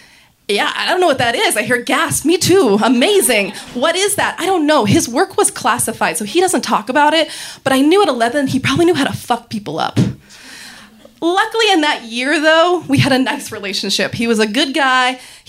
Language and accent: English; Reno, Nevada, United States; I'm from Reno, Nevada.